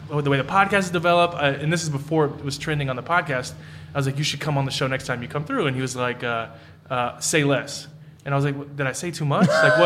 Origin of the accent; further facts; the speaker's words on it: Pasadena, Texas, United States; Houston. I grew up in Houston, but Pasadena.